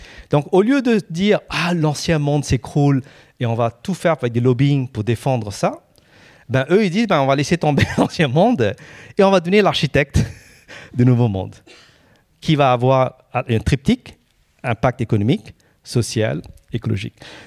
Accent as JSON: {"language": "French", "town": "Paris", "region": "Île-de-France", "country": "France", "moved": "as an adult", "lives_now": "Lyon, France", "said": "Donc, c'est pour ça que moi, j'ai quitté Paris. Hein, je suis très parisien. J'ai quitté Paris il y a 2 ans pour aller vivre dans les provinces, dans les territoires à travers la France. J'habite maintenant à Lyon."}